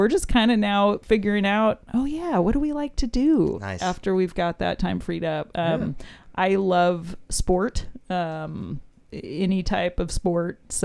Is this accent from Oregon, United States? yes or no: yes; Portland, Oregon, United States; So I grew up in Portland, actually, Northeast Portland, not far from where we are